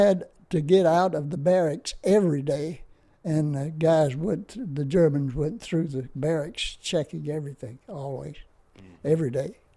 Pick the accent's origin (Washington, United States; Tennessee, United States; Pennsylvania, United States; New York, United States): Tennessee, United States; Memphis; There was one Belgian. I was from Memphis.